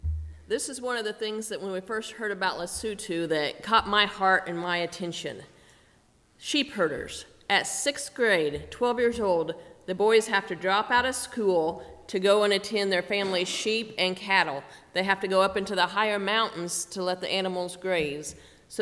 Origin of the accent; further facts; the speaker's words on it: Clinton, United States; I grew up in Clinton, so I spent all of my life here.